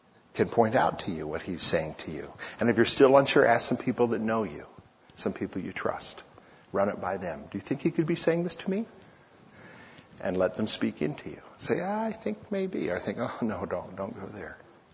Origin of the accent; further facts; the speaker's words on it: Oregon, United States; born there; also born or lived in Texas / California / Guam / Georgia; My dad joined the Air Force, and I was born in Oregon, move to Texas, move to California, move to Guam, move to Georgia, move to Illinois, move to Germany, move to Spain.